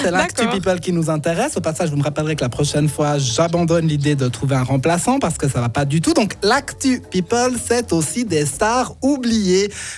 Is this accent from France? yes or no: yes; France; moi, je suis française, je parle français avec.